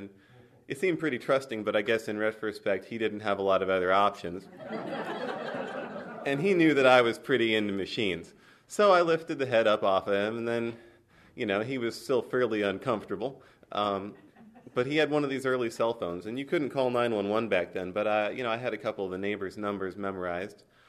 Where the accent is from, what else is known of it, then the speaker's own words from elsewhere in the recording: United States; Well, I grew up over in Fulton County, and Tata was my first word, and it meant tractor.